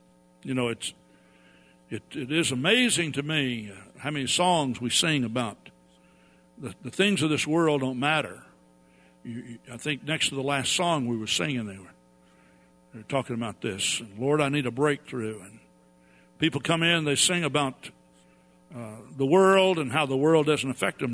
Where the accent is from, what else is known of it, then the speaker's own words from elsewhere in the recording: Texas, United States; because I told her that I grew up in East Texas and a lot more sun there in the summertime, a lot hotter.